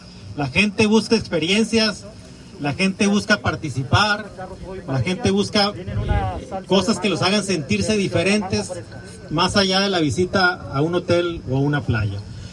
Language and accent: Spanish; Mexico; revivir nuestras tradiciones como mexicanos